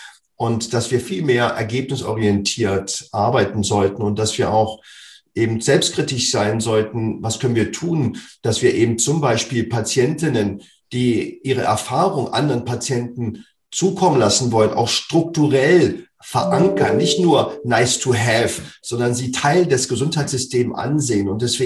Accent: Berlin, Germany; für mich als Berliner Junge, ich bin aufgewachsen in dem Fußballverein Meteor 06.

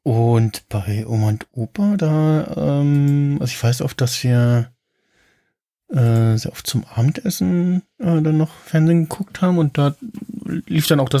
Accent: East Germany, Germany; born there; Ich bin noch in der DDR geboren, ja, am 9. März.

